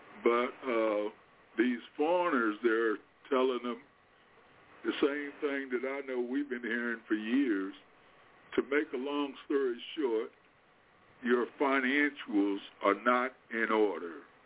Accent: United States; I said, first of all, I am an American. I am a taxpaying American, and so is my community.

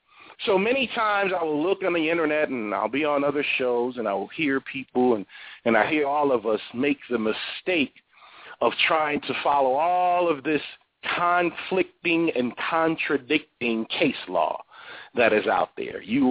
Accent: New York, United States; I grew up in New York, and I grew up around a lot of Dominicans and Hispanics, Puerto Ricans, Dominicans, and Cubans, okay?

